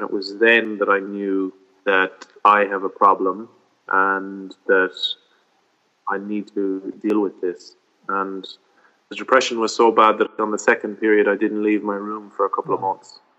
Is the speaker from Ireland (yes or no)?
yes; Ireland; also born or lived in Australia; And being Irish and leaving was part of it. And you do allow yourself to feel homesick.